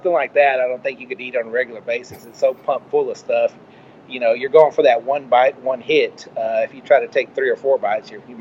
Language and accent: English; Austin, Texas, United States; also born or lived in Lubbock / Fort Worth; and I'm originally from West Texas in the Lubbock area. Grew up about 10 years in Austin, and then moved to Fort Worth in '87 or so.